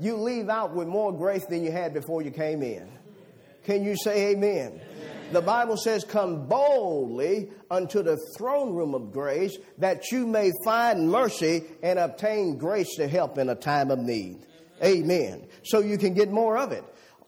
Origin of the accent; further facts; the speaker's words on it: Louisiana, United States; I'm a southerner from Louisiana. You can tell that.